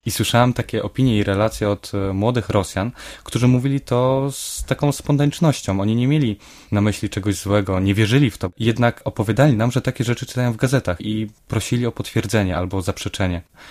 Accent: Bydgoszcz, Kuyavian-Pomeranian Voivodeship, Poland; born there; Urodziłem się w Bydgoszczy, jestem Polakiem i jadąc do Rosji wcale się tego nie wstydziłem

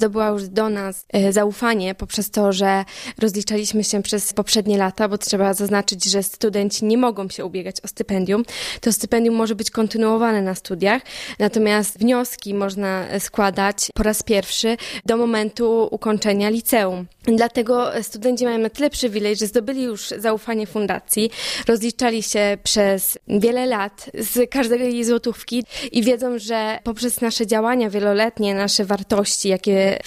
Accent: Sławsko, West Pomeranian Voivodeship, Poland; Pochodzę ze Sławska, z diecezji koszalińsko-kołobrzeskiej.

